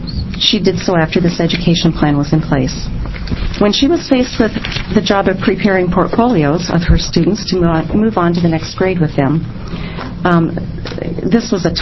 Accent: Prineville, Oregon, United States; now in West Linn, United States; My roots are in Oregon. I've been born and raised in Prineville. I have lived in Portland, but I, for the last 18 years, have lived in West Lynn.

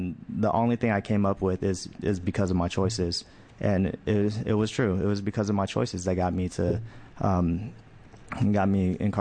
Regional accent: Oakland, California, United States; I grew up in East Oakland, California, and it was an impoverished area, and it was plagued with a lot of gang warfare and drug trade.

